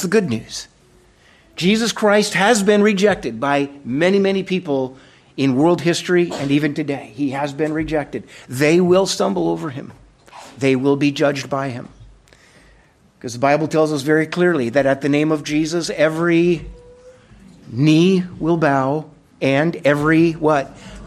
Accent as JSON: {"language": "English", "country": "Colombia", "tie": "born or raised there", "also_born_or_lived": "Venezuela", "said": "I grew up as a missionary kid in Colombia, went to boarding school in Venezuela for 4 years"}